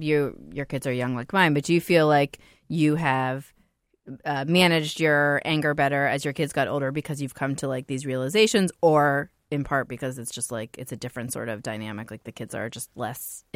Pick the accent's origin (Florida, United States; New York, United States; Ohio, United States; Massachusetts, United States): Ohio, United States; Youngstown; I come to these recommendations with a lot of baggage, like growing up in Youngstown and getting like a terrible education